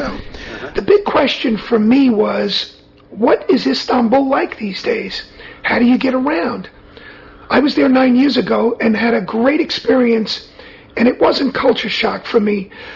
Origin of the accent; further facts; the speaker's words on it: New York City, New York, United States; I'm from New York City, man. When you want to run, you just go out in the street and you run.